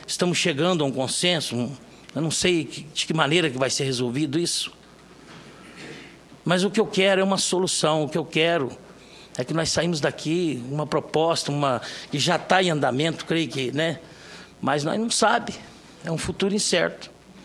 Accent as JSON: {"language": "Portuguese", "region": "Minas Gerais", "country": "Brazil", "tie": "born or raised there", "said": "eu falo do jeito do povo da Canastra, dali onde eu fui criado, naquela região."}